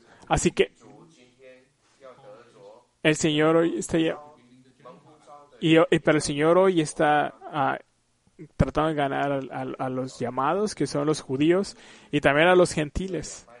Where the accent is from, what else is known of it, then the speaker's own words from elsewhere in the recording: China; now in United States; Yo soy chino y estoy por los chinos. En parte soy asiático. Pero somos 5% menos de la población de Estados Unidos.